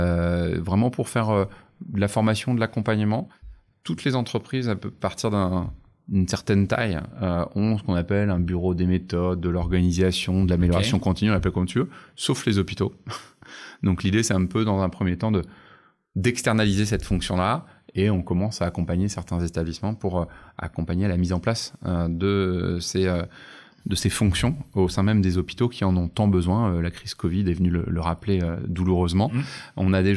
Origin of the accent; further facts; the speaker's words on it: Saint-Brieuc, Brittany, France; Je suis breton d'origine. Je suis né il y a un peu plus de 45 ans à Saint-Brieuc. J'ai fait une partie de mes études à Saint-Brieuc, une autre partie à Nantes